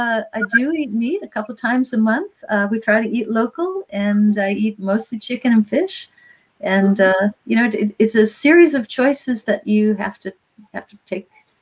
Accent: United States; Oh, I'm actually American.

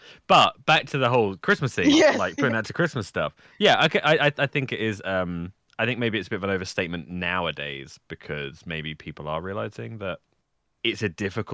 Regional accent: England, United Kingdom; as an English person, how very dare you attack my culture like that? One of the things I've always loved about being in Britain

